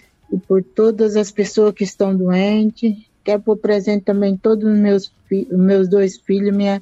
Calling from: Nova Brasilândia, Rondônia, Brazil; Sou de Nova Brasilândia.

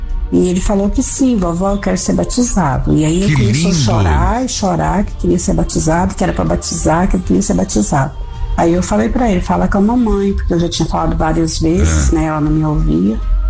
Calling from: Goiás, Brazil; sou de Goiás.

